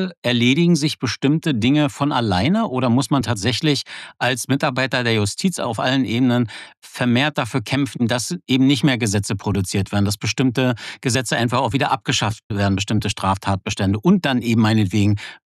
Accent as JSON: {"language": "German", "country": "Germany", "said": "ich komme aus der DDR"}